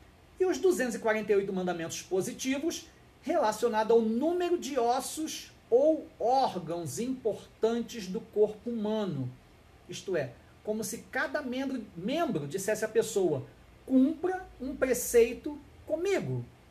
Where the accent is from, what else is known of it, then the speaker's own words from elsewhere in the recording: Rio de Janeiro, Brazil; eu sou mineiro do Rio de Janeiro, ai! Sou mineiro do Rio de Janeiro, nascido e criado no Rio.